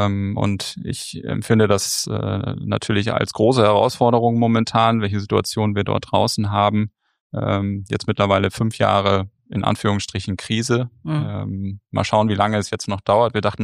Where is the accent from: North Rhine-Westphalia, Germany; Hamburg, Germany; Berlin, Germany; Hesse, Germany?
Hamburg, Germany; Ich bin ein richtiger Hamburger Jung, wie man so schön sagt, born and raised und lebe auch immer noch in Hamburg. Heute etwas außerhalb. Wir sind mit der Familie ein bisschen ins Grüne gezogen. Aber Lebensmittelpunkt ist nach wie vor Hamburg.